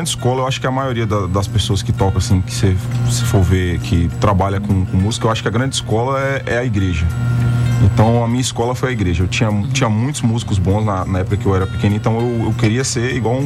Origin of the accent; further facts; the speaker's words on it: Bom Jesus da Lapa, Bahia, Brazil; now in Guanambi, Brazil; eu sou de Bom Jesus da Lapa.